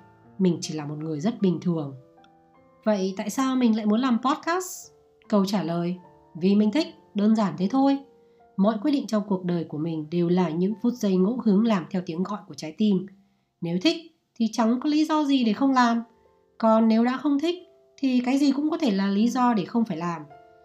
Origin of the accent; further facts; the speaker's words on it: Hanoi, Vietnam; mình là một cô gái gốc Hà Nội, khi ba đời từ đời các cụ đến bà ngoại và mẹ mình đều sinh ra và lớn lên ở Hà Nội.